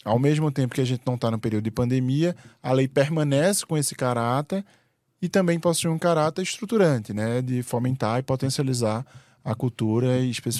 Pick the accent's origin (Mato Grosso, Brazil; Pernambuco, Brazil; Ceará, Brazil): Pernambuco, Brazil; now in Distrito Federal, Brazil; sou pernambucano, moro aqui no Distrito Federal há 9 anos, vai fazer agora.